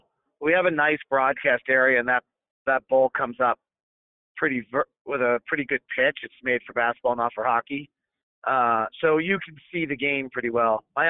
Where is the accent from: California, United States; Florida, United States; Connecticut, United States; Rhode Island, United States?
California, United States; I grew up in the Bay Area listening to Greg Papa